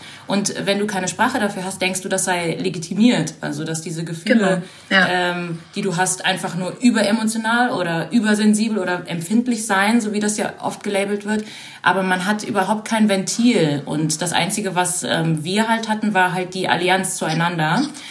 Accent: Germany; also born or lived in Brazil; Also ich bin ja in Brasilien geboren und als ich 3 Jahre alt war, hat meine Mutter meinen Stiefvater kennengelernt. … Und dann sind wir nach Deutschland.

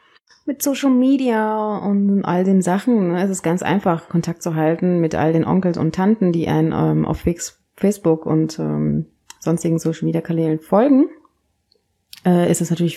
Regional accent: Kenya; first language Kikuyu; German is a second language; Meine Mutter ist vom Stamm der Kikuyu und die sprechen Kikuyu. Und das war natürlich meine erste Sprache, die ich hörte

